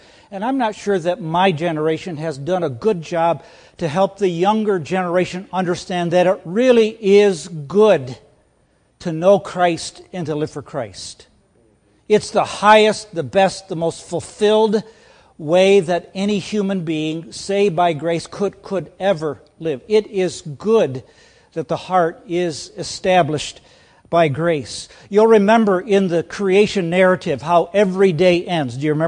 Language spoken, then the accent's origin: English; Iowa, United States; I'm a flatlander from Iowa. I was out doing a little bit of jogging and running, and I am not used to your West Virginia hills.